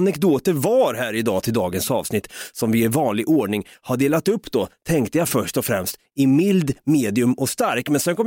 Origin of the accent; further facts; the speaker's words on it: Norrköping, Östergötland, Sweden; Vi är från Norrköping.